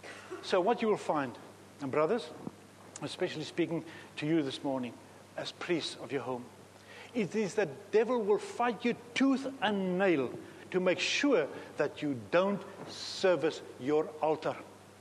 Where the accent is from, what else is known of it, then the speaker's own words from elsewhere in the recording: Eswatini; Now, I was born and bred in Swaziland. You all know where that is, little kingdom.